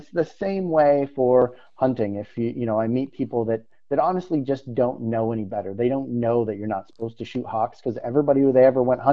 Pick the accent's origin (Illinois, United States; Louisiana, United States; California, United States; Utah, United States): Utah, United States; I think about where I grew up in Utah